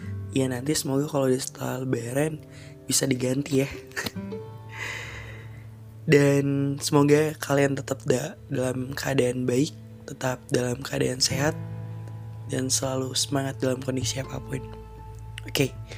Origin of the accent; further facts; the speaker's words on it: Jakarta, Indonesia; also born or lived in Situbondo; saya lahirnya sama-sama di Jakarta. Adik saya semuanya lahirnya di Jakarta. Dan saya di Jakarta dari kecil, tumpang lahir di Situbondo. Terus dia kecil udah di sini TK, SD, SMP sampai kelas 1. Dan SMP kelas 2 saya pindah ke Situbondo, balik ke kampungnya ayah.